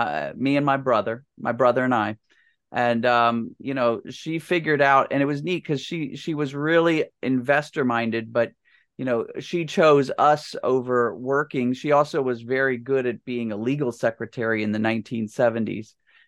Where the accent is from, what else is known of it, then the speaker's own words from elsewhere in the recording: Washington, District of Columbia, United States; I grew up here in Washington, D.C., and we had the Department of Treasury.